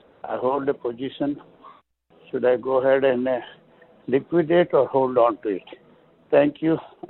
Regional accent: Dayton, Ohio, United States; Hey, Steve. … from Dayton, Ohio.

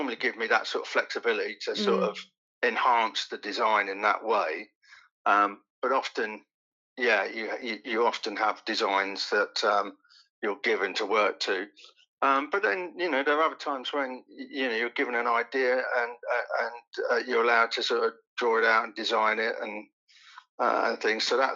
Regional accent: Bury St Edmunds, East of England, United Kingdom; also born or lived in East Ham, London; I was born in East London, in East Ham, right. And we lived there till I was 7, and then we moved out to Bury St Edmunds in Suffolk.

